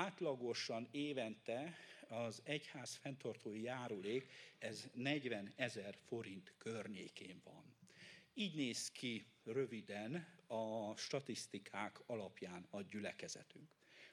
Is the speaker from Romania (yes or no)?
no; Zakarpattia Oblast, Ukraine; now in Hungary; Kárpátaljáról származom